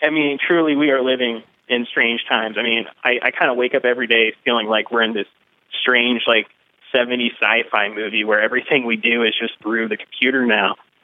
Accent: Hopkinsville, Kentucky, United States; Well, I was born and raised in Hopkinsville, Kentucky, at the near the border of Kentucky and Tennessee.

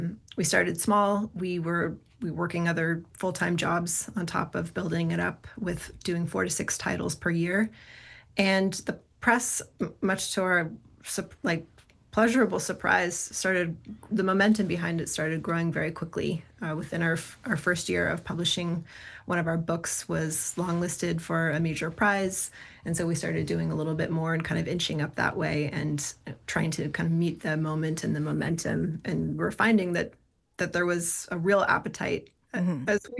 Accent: California, United States; I'm from the Bay Area originally

